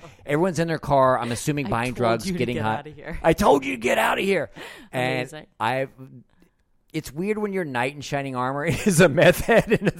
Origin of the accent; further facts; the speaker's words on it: the South, United States; She's from the Midwest, I'm from the South.